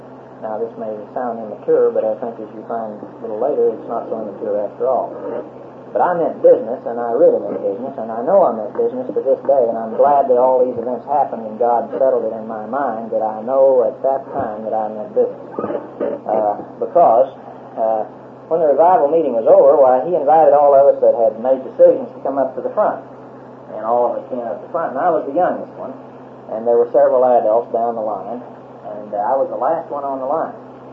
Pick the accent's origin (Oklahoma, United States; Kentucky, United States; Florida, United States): Oklahoma, United States; Lone Wolf; My mother and father sired and bore me in Oklahoma. And I was born in Lone Wolf, Oklahoma, down here in southwestern Oklahoma, long time ago.